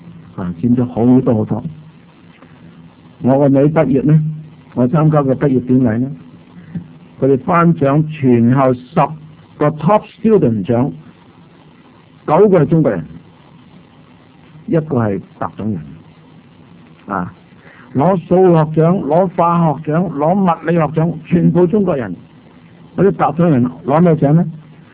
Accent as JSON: {"language": "Cantonese", "country": "Canada", "said": "我哋加拿大人咧，平均每一個人孭政府嘅債40,000"}